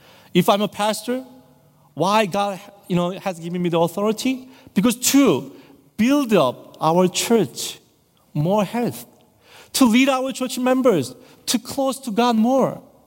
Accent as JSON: {"language": "English", "country": "South Korea", "second_language": "English", "said": "when I visited my home country, a home church in South Korea"}